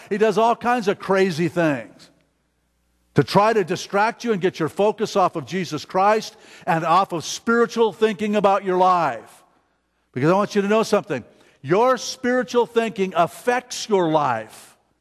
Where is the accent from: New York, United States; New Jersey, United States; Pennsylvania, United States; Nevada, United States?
Nevada, United States; You got to remember, I came from Nevada, folks. There's danger on every corner in Nevada.